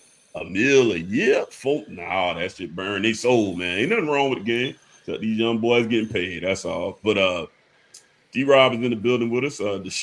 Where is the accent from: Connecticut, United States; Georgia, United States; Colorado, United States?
Georgia, United States; Savannah; You know, I'm from Savannah, bro. It's one of the more humid areas in the country as well. Man, you can't go out on a good Savannah night in the summertime, bro.